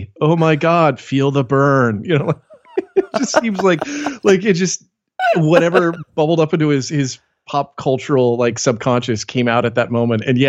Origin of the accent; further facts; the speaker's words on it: California, United States; I grew up in the Bay Area. I knew a lot of people who were there for the counterculture, you know, in the 60s